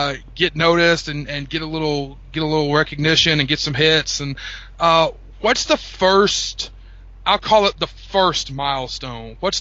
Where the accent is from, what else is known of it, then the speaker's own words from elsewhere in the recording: North Carolina, United States; I'm from North Carolina.